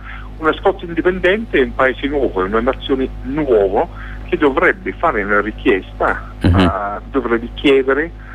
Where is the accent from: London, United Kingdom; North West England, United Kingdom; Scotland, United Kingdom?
Scotland, United Kingdom; lo posso dire essendo scozzese